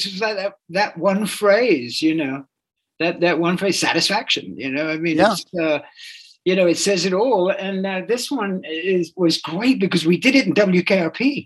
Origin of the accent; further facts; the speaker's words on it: England, United Kingdom; I'm English, I'm a Buddhist